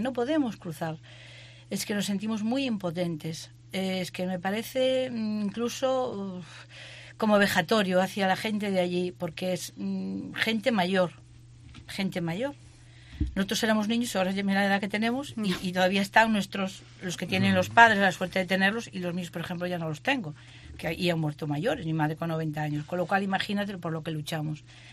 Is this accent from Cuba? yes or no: no; Santa Marina, Spain; yo es que yo soy de Santa Marina.